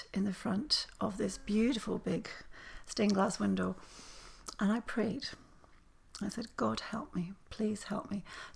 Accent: Scotland, United Kingdom; But it means a lot to me because my parents were Polish and I was brought up in Scotland.

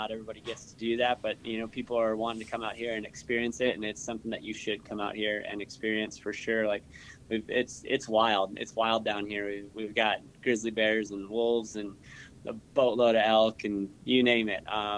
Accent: South Dakota, United States; I grew up in South Dakota, and yeah, like, some of my earliest memories are, you know, cutting up deer in the garage with my dad, actually.

